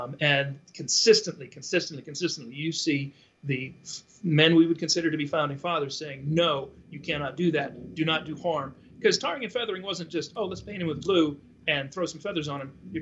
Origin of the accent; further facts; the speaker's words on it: United States; This is because I'm an American and we can drink what we want.